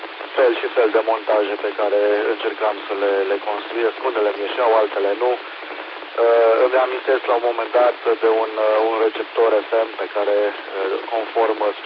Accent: Lugoj, Timiș County, Romania; born there; m-am înscris la un cerc de electronică în oraș unde m-am născut eu, în Lugoj

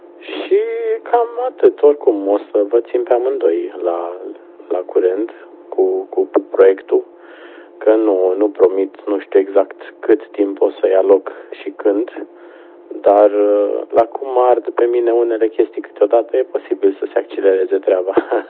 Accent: Hunedoara, Hunedoara County, Romania; born there; Eu m-am născut în Hunedoara

